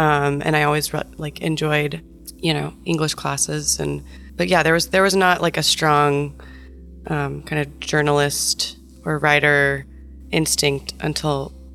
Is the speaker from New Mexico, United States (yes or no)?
yes; New Mexico, United States; moved away as an adult; also born or lived in Colorado; So yeah, I'm from New Mexico, and I kind of grew up outside of the city. I changed states when I was 18 in college. I went to Colorado